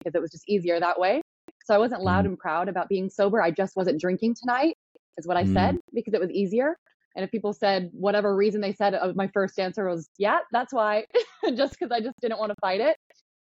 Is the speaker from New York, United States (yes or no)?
no; Seattle, Washington, United States; I'm from Seattle originally, didn't see myself living there anymore.